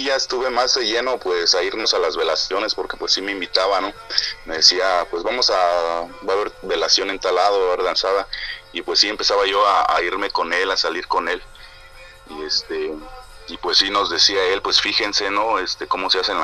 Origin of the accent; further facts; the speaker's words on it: Mexico; porque hay veces que no conocemos eso como mexicanos, o desconocemos esa parte